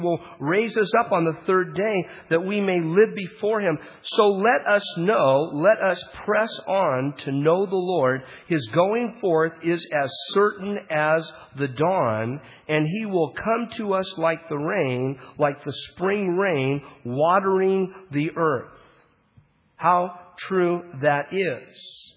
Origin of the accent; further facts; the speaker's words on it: Bible Belt, United States; I grew up in the Bible Belt. You know, my daddy was a squeaking deacon and I was this and that.